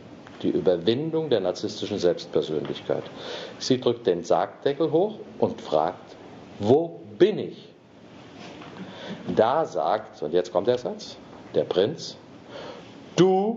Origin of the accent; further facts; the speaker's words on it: Hesse, Germany; now in Bavaria, Germany; Ich komme aus Hessen, da sagt man dappig, versteht man das hier in Bayern auch?